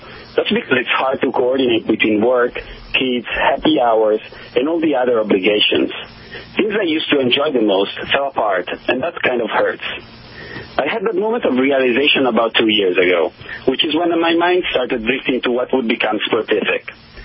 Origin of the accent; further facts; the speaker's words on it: Italy; English is a second language; moved away; as you can hear from the accent, I'm from Italy, sono italiano.